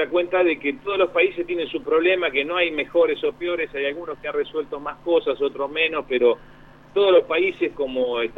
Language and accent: Spanish; Buenos Aires, Argentina; Y desde chico en el barrio de Pompeya, siempre capital. O sea, yo soy de Capital Federal, soy porteño, pero todos mis padres y mi madre son de Entre Ríos. O sea, toda mi familia son de la provincia de Entre Ríos